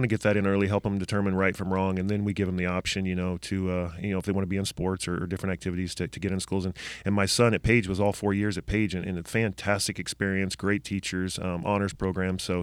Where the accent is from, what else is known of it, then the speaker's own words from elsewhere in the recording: Texas, United States; Yeah, born and raised in Texas.